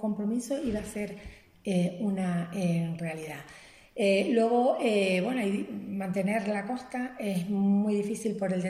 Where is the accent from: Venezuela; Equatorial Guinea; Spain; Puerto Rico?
Spain; La Garita, Canary Islands; me crié a pie de playa, en la garita, soy gariteña. No soy de Salineta. No. Yo soy gariteña. Lo único que por circunstancias aquí vivo en Clavina, que tampoco vivo en Salineta.